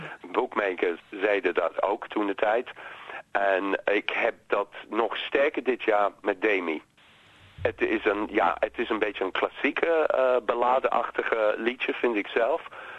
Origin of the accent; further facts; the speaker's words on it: London, United Kingdom; Dat stoorde mij mateloos, moet ik zeggen, want ik kom zelf uit Londen.